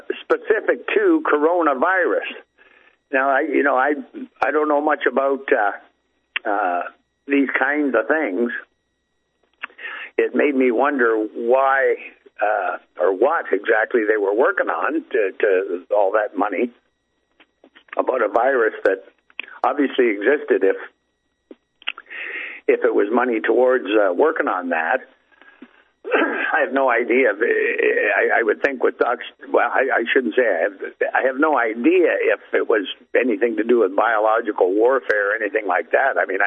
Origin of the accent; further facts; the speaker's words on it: Canada; same as our British Columbia on our west coast, Vancouver, the big city there.